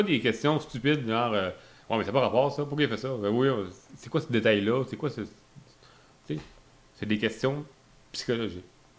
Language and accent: French; Quebec, Canada; Québécois. On est tous des Québécois.